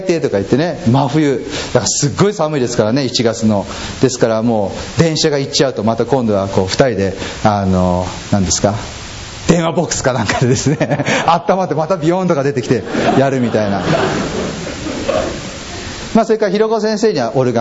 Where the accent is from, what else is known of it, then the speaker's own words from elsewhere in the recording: Tokyo, Japan; 僕は自慢じゃないですけど東京ですよ、東京育ち、薪なんて見たことないんです